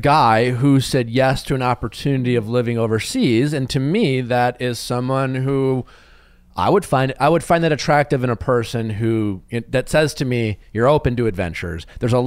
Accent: Chicago, Illinois, United States; Just kidding, I'm from Chicago.

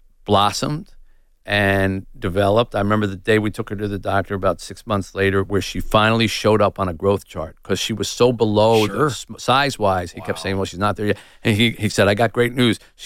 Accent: United States; I mean, I'm white and I'm American and I come from all, you know, I've had so many opportunities

